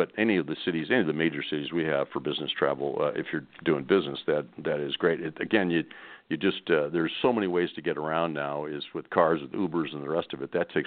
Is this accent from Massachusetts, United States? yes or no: no; San Diego, California, United States; also born or lived in Chicago; Well, I was born in Chicago when my mom and dad, and they decided, the mom didn't like Chicago, and my dad got a job in San Diego. So in 1959, my brother and I and our sister, we drove down Route 66 and settled in San Diego.